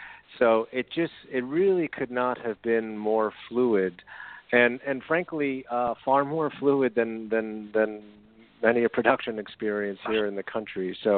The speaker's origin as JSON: {"language": "English", "country": "United States", "said": "as an American showrunner in that landscape, I went over to Berlin thinking"}